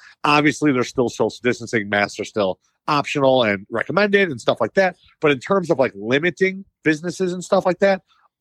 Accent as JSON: {"language": "English", "region": "Indiana", "country": "United States", "tie": "born or raised there", "said": "and so going back to my home state, we Indiana."}